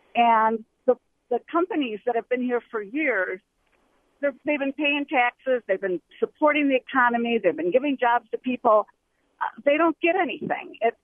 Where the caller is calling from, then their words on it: Racine, Wisconsin, United States; Hi. I am from John Lehman's district, and he served us well before